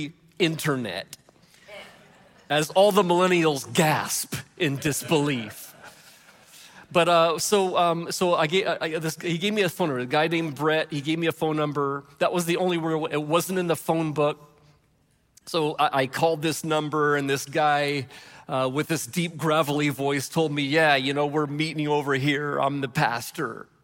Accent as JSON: {"language": "English", "region": "California", "country": "United States", "tie": "born or raised there", "said": "And I grew up in the Bay Area."}